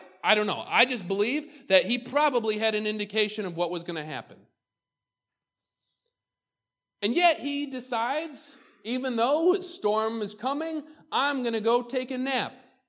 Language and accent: English; Waterport, New York, United States; I'm just me from Waterport, New York. Nothing good ever came out of Western New York.